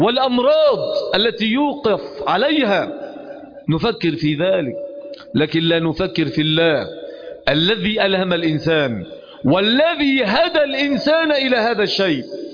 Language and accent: Arabic; Egypt; فاحنا عندنا في مصر بيبقى 5 طوابق يجي زلزال خفيف يوقع الدنيا